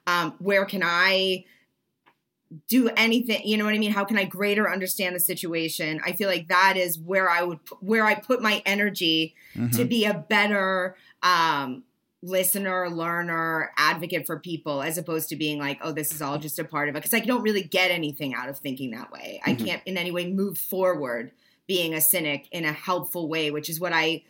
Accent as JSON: {"language": "English", "region": "Maine", "country": "United States", "said": "I'm from Northern Maine and I have bought pie off people's lawns"}